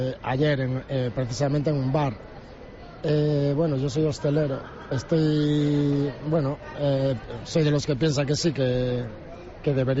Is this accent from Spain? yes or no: yes; Vigo, Galicia, Spain; Hola, sí, somos de Vigo.